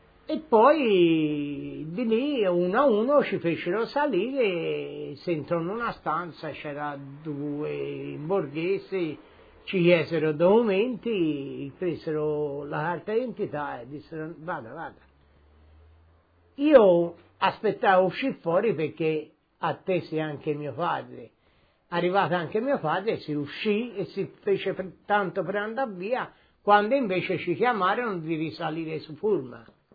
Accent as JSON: {"language": "Italian", "town": "Livorno", "region": "Tuscany", "country": "Italy", "tie": "born there", "said": "sono nato a Livorno il 23/12/1927 e sfollai a Empoli"}